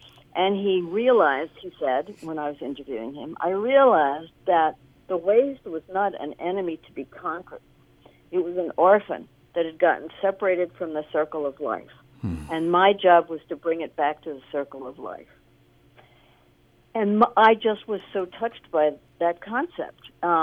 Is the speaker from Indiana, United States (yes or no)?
yes; Indianapolis, Indiana, United States; born there; also born or lived in Illinois / Omaha, Nebraska; When I was growing up, I was born in Indianapolis